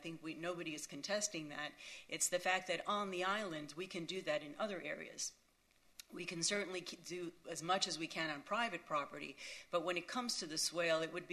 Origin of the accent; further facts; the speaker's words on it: Miami Beach, Florida, United States; I reside at 21 Lagoras Circle, and I have been, I was born on Miami Beach, so I've lived on Miami Beach all my life